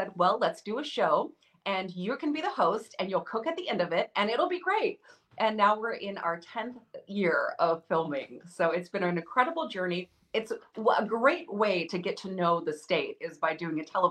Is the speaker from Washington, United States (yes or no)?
yes; Washington, United States; now in Wisconsin, United States; we were talking about how we're not from Wisconsin originally. We're from Washington State.